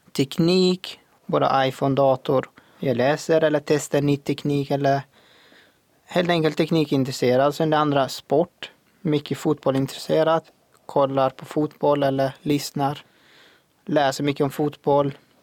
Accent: Iraq; Jag kommer från Irak.

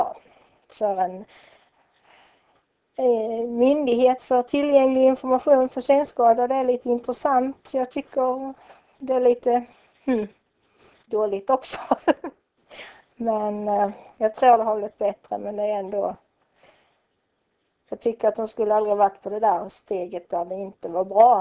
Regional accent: Trolle-Ljungby, Skåne, Sweden; also born or lived in Kristianstad / Vä; now in Lund, Sweden; Jag kommer ifrån Kristianstad ursprungligen. Så bodde större delen av min barndom i Trolle-Ljungby utanför Kristianstad. Sen när jag gick i åttan så flyttade vi in till Vä. Och sen flyttade jag ner här när jag började plugga. Och här har jag blivit kvar.

